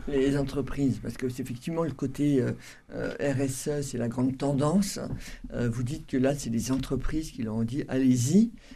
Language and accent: French; Normandy, France; now in Toulouse, France; Je suis normande exilée ici depuis 20 ans.